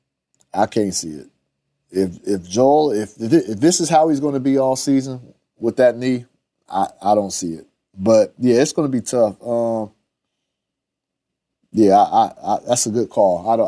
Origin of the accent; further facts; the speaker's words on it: Fresno, California, United States; But anyways, growing up in Fresno, California, we got all the Warrior games televised